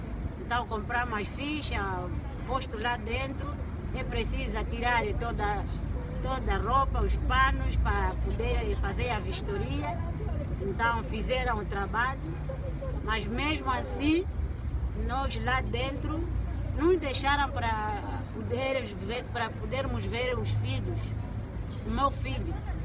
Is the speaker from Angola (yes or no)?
yes; Angola; Nem aparece que somos angolanos. Não aparece que somos angolanos.